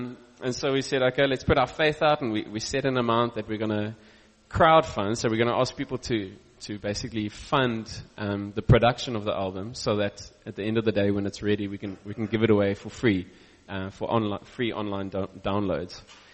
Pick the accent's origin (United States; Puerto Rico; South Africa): South Africa; Stellenbosch, Western Cape; I'm from Stellenbosch.